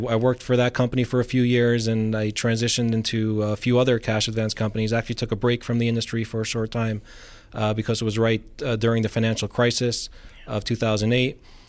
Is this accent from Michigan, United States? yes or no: no; Brooklyn, New York, United States; So Yitzhak, actually I hail from Brooklyn, New York.